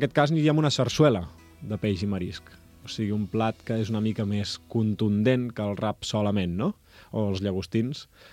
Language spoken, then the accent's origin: Catalan; Sant Joan de Mediona, Catalonia, Spain; és de Sant Joan de Mediona, d'on sóc jo